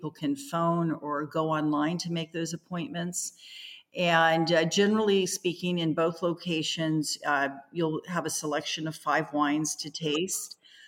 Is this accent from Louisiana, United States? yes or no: no; California, United States; I am from Northern California